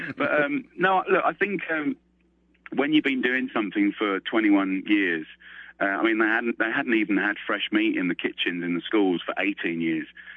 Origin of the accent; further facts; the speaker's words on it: England, United Kingdom; I come from England, so we're not used to having a premiere of a premiere.